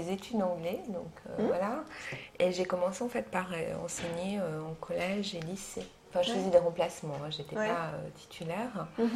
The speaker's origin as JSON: {"language": "French", "town": "La Rochelle", "region": "Nouvelle-Aquitaine", "country": "France", "also_born_or_lived": "Tours / Paris", "lives_now": "Strasbourg, France", "said": "On a vécu en fait, alors l'origine, on est de Charente-Maritime, moi de La Rochelle."}